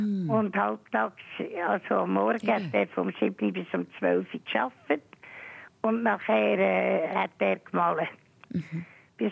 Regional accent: Zurich, Switzerland; Ich bin in Zürich aufgewachsen.

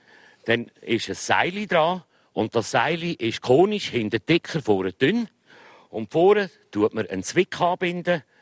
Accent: Lenzburg, Aargau, Switzerland; Ich bin hier in Lenzburg aufgewachsen und mein Grossvater ist von der Region.

